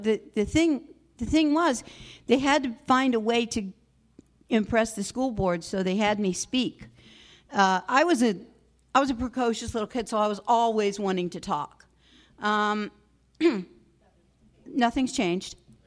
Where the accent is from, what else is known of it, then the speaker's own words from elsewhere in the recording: Florida, United States; I grew up in Florida, so it was always warm.